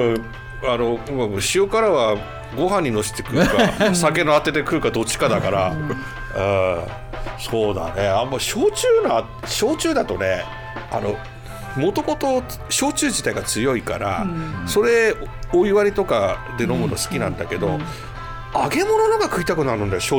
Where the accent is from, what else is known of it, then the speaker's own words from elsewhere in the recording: Tohoku, Japan; いや僕は東北の人間だからかもしれないけど